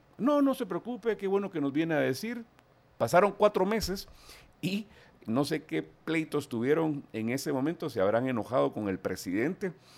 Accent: Guatemala

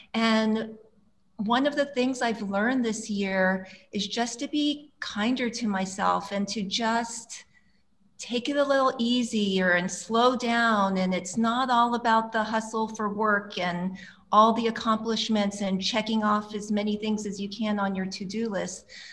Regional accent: Hawaii, United States; You know, I grew up in Hawaii. Yep. And so I'm definitely an island girl.

